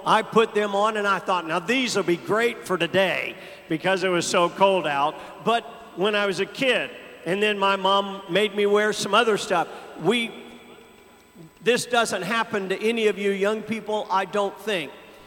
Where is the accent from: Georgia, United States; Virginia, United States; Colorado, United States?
Georgia, United States; I was raised mostly in Georgia.